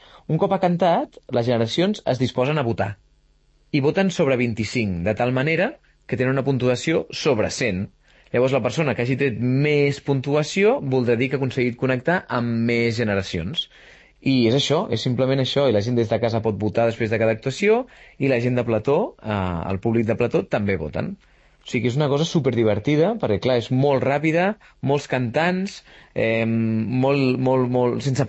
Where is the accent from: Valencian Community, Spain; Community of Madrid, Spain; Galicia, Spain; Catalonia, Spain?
Catalonia, Spain; jo sóc catalanoparlant i jo m'expreso en català.